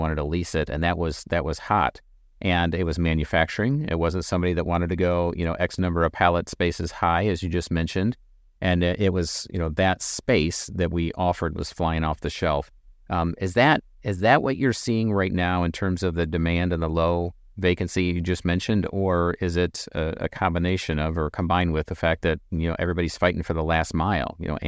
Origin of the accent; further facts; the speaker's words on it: Indianapolis, Indiana, United States; It was based out of Indianapolis here, my hometown.